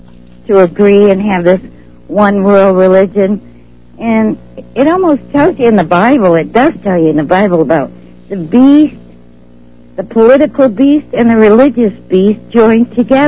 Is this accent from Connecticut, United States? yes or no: no; Massachusetts, United States; They always pick on Massachusetts, and I say, well, Lord, I come from Massachusetts.